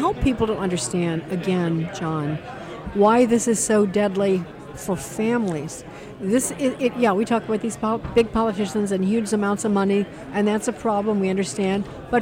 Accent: Illinois, United States; And I was born there, grew up there, raised my kids there, and then I ended up going to D.C., and but so that changed my life a bit. But I love Illinois

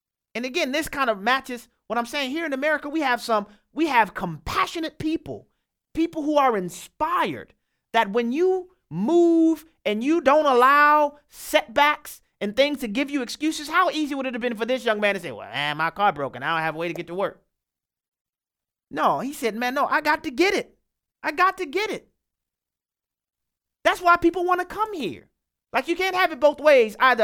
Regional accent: New Orleans, Louisiana, United States; Obviously, y'all know I'm from New Orleans, you know.

